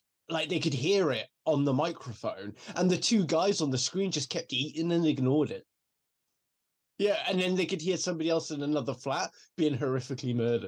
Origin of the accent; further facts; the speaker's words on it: United Kingdom; Well, I am British.